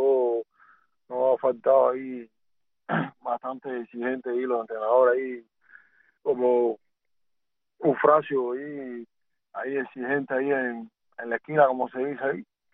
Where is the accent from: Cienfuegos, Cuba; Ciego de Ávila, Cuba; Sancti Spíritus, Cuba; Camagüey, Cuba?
Cienfuegos, Cuba; De Cienfuegos.